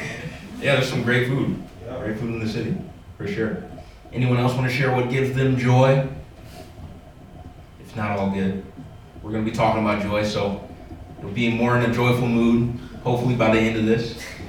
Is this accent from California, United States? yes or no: no; Detroit, Michigan, United States; I'm from Detroit, Michigan.